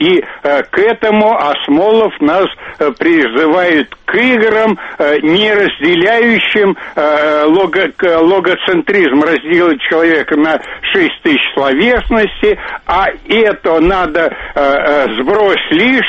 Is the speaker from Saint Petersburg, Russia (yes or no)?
no; Alabino, Moscow Oblast, Russia; Здравствуйте, я из Алабина.